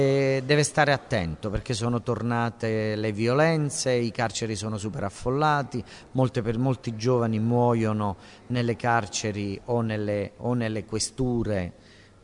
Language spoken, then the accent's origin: Italian; Apulia, Italy; Il diritto di poggiare i piedi sul suolo della mia terra non dovrebbe essere negato a nessuno. E in Capitanata